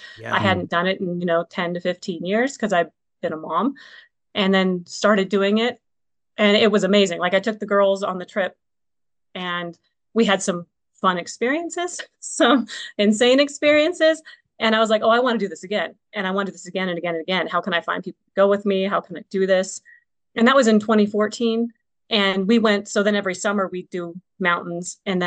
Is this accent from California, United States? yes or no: yes; California, United States; moved away; I'm from Southern California.